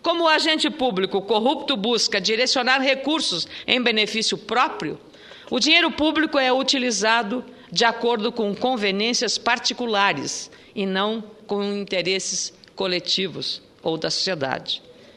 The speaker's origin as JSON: {"language": "Portuguese", "town": "Lagoa Vermelha", "region": "Rio Grande do Sul", "country": "Brazil", "said": "no sábado em Lagoa Vermelha, na minha terra, 1.000 pessoas estavam lá."}